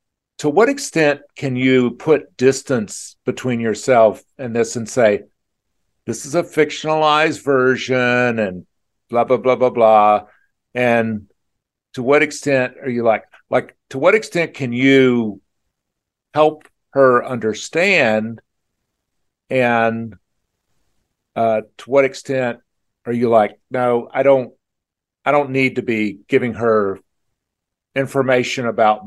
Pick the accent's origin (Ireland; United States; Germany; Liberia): United States; the South; As a Southerner, I would.